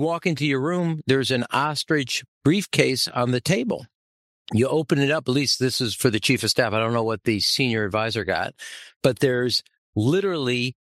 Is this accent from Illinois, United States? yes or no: yes; Chicago, Illinois, United States; Well, I'm also from Chicago, and I have a high standard of shame association.